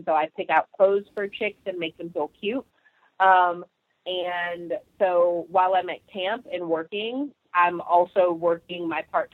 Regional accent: California, United States; now in Atlanta, United States; So basically, I started traveling solo about 3 years ago after I moved from California, where I'm from, to Atlanta.

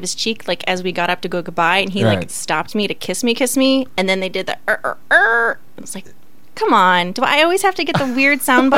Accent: Chicago, Illinois, United States; we had really terrible weather that day, which typical Chicago.

